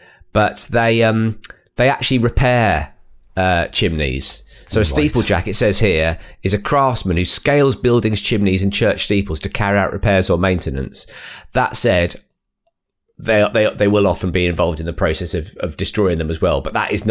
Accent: Bolton, North West England, United Kingdom; Mate, I'm from Bolton. Shut your noise.

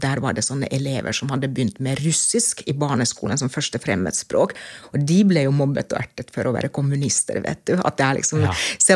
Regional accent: Lahti, Päijänne Tavastia, Finland; Norwegian is a second language; moved away; jeg er født og oppvokst i Lahti. I Finland så er det ikke sånn at alle automatisk starter med engelsk som første fremmedspråk på skolen.

